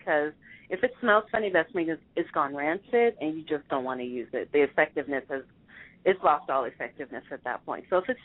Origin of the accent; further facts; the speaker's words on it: Florida, United States; Growing up in South Florida, I've had one bad sunburn.